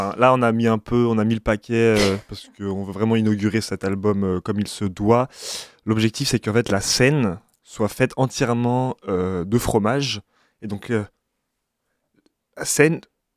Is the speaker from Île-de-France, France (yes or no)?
no; Brest, Brittany, France; puisqu'on est originaire de Brest, l'océan, c'était quelque chose qui nous tenait vraiment à cœur.